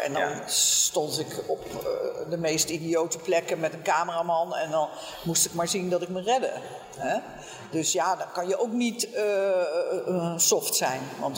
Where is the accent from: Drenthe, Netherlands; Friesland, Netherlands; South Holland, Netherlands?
South Holland, Netherlands; The Hague; Nee, ik kom uit Den Haag